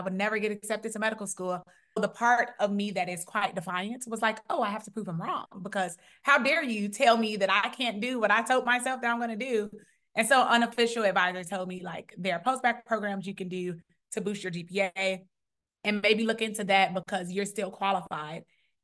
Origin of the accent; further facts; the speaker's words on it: Chicago, Illinois, United States; But it was mainly, okay, I'm from Chicago. I'm from a big city. I have to go to another big city.